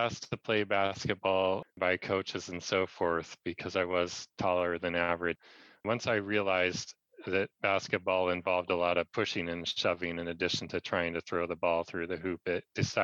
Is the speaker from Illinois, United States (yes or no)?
no; Port Townsend, Washington, United States; also born or lived in Seattle; I was born in Seattle, actually, but made my way home to my home in Port Townsend when I was probably 1 or 2 days old. At the time, the hospital for delivering babies was in Seattle, so that's where I was born.